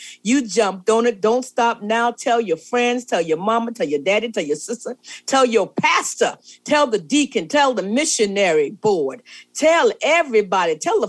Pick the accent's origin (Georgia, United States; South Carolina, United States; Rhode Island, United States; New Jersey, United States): South Carolina, United States; I'm in and out of South Carolina all the time because, you know, I'm from the Low Country and I just love the Low Country.